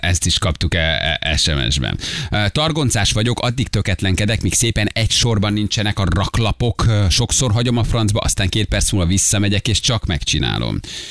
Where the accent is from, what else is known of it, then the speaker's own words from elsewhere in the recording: Szeged, Csongrád-Csanád, Hungary; szegedi vagyok.